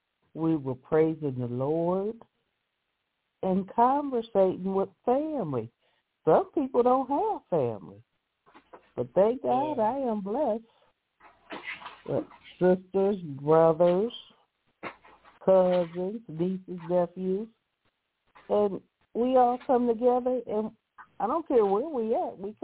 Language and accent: English; Ohio, United States; And when I got grown, and I moved away from Ohio, I ain't go to church.